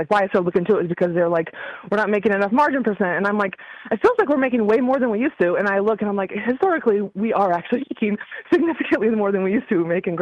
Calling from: Wisconsin, United States; I'm calling from Wisconsin.

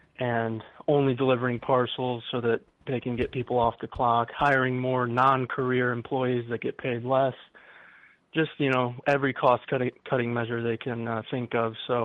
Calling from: Illinois, United States; from Illinois.

